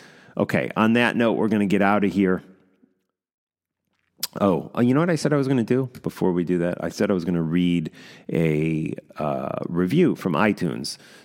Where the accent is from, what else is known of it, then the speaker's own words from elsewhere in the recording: West Coast, United States; I don't know if it's because I'm from the West Coast, but I don't get the fascination